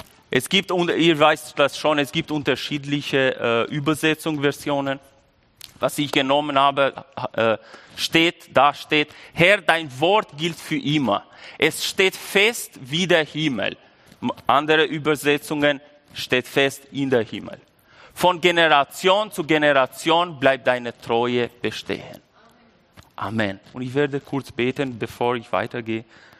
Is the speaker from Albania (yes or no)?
yes; Albania; German is a second language; now in Germany; ich komme aus Albanien, das ist sehr wichtig, weil kann gut sein, dass ich nicht immer den Satz grammatisch korrekt treffe